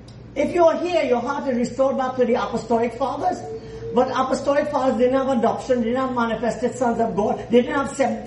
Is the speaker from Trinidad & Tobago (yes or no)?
yes; Trinidad & Tobago; You don't mind me saying I'm Trinidadian too, some way.